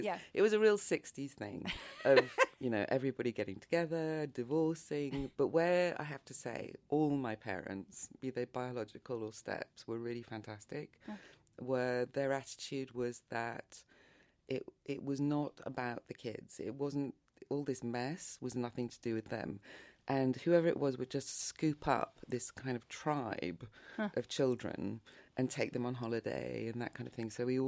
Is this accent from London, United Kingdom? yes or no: yes; London, United Kingdom; now in Paris, France; I've probably spent as much time living in Paris as I did growing up in London.